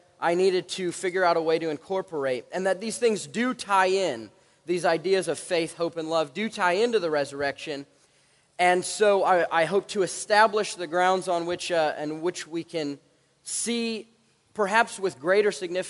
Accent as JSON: {"language": "English", "region": "Nebraska", "country": "United States", "said": "For me, I'm from Nebraska, where I'm a big Nebraska fan"}